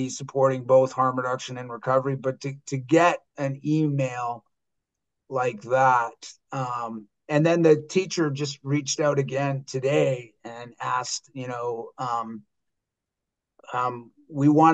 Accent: Vancouver, British Columbia, Canada; I'm from Vancouver is a little, it's a lot fast paced.

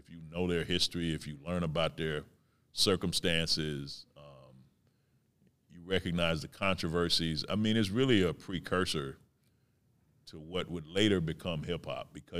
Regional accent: Detroit, Michigan, United States; You know, I mean, I'm from Detroit. Like, we started it all with Motown.

